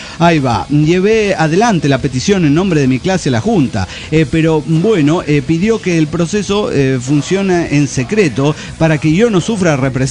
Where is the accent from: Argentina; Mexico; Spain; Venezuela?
Argentina; now in Kansas, United States